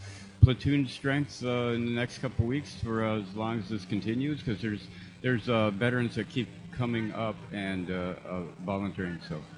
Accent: Minneapolis, Minnesota, United States; also born or lived in Cincinnati / Kansas City; I originally born in Cincinnati. I grew up in Minneapolis, Minnesota, St. Cloud area, and then I went to Kansas City and all over.

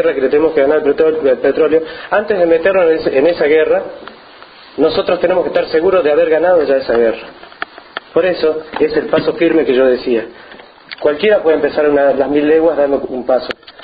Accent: Brazil; Spanish is a second language; yo soy de Brasil

